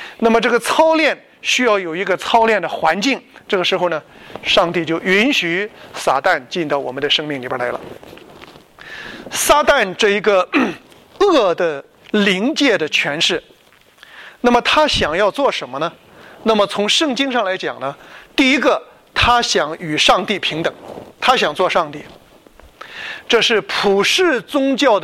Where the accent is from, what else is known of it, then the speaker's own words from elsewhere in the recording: China; 我们中国人当中的好人呢，往往里边有一种和笨联系在一起